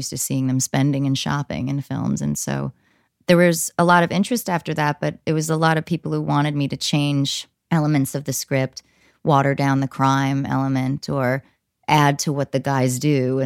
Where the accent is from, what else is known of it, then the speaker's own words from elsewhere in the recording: New Jersey, United States; I grew up with these girls. I grew up with these guys. I grew up in New Jersey.